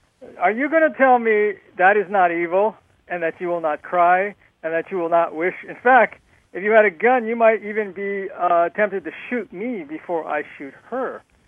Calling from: California, United States; in California

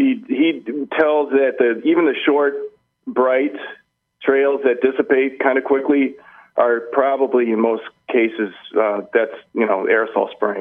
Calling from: Chicago, Illinois, United States; I'm calling from the Chicago area

